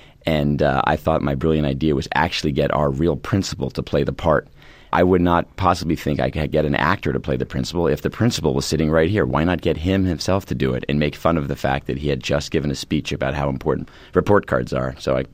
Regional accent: Japan; when I grew up in Japan, we were definitely outsiders.

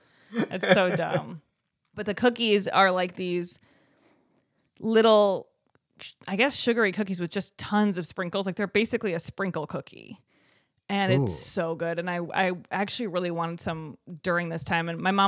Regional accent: Evanston, Illinois, United States; Evanston, Illinois, right outside of Chicago.

